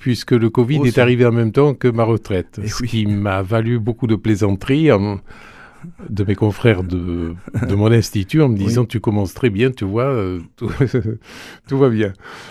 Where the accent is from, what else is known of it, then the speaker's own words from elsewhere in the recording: Toulouse, Occitanie, France; born there; Alors, je suis né à Toulouse il y a un certain nombre de décennies.